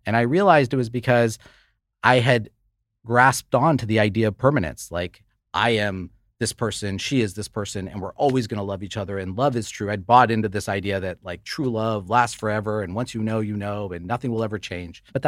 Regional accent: United States; You know, we both grew up in the United States.

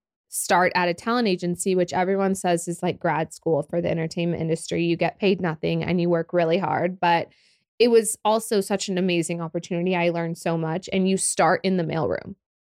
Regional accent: Oklahoma City, Oklahoma, United States; I mean, like I love Oklahoma City, born and raised.

